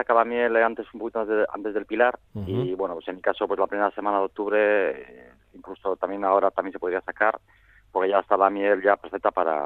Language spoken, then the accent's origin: Spanish; Santutxu, Basque Country, Spain; born there; now in Orozco, Spain; aunque he viajado un poquito por toda Europa y así en mis tiempos más jóvenes, soy nacido en Santutxu.